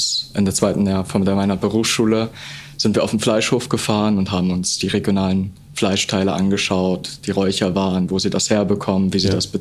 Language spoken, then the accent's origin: German; Germany; moved away; Ich bin 3 Jahre hier zur Schule gegangen. Ich komme nämlich eigentlich ursprünglich aus Deutschland.